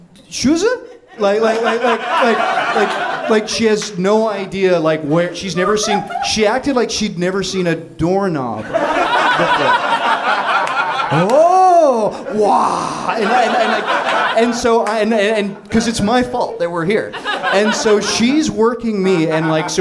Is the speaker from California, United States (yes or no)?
yes; Los Angeles, California, United States; And yeah, we're from LA.